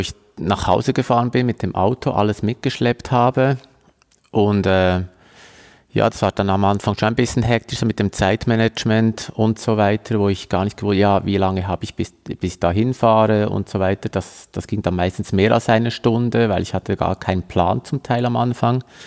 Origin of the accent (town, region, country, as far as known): Switzerland